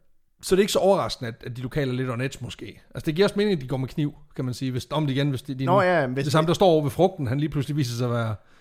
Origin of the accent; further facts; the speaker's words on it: Jutland, Denmark; Altså igen, som en jyde, der har kørt fliser væk på en trailer, så ved man.